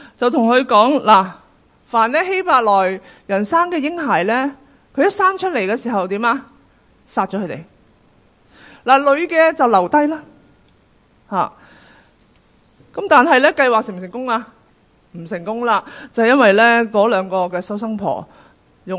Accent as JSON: {"language": "Cantonese", "country": "China", "said": "係咪我哋中國人都好重視哎生仔啦"}